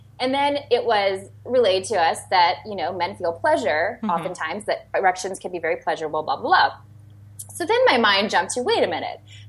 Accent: Minnesota, United States; So in sex ed, growing up in Minnesota, you know, my experience, like so many others, was very limited.

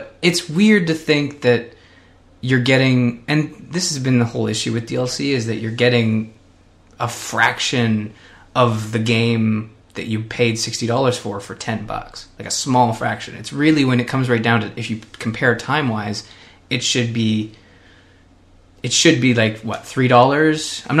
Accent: Canada; I mean, I don't know. I'm Canadian.

